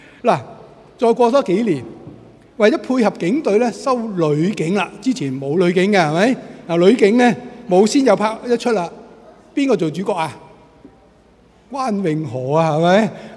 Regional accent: Hong Kong; 可以講我哋香港人雖然唔可以當兵，但係我係可以做警察

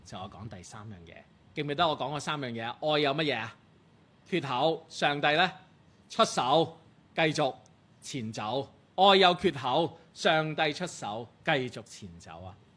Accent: Guangdong, China; 我哋广东人讲到怕老婆会发达

